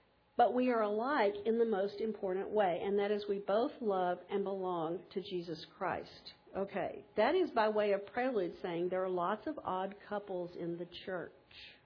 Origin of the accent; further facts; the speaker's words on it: Texas, United States; He's from Zambia. I'm from Texas.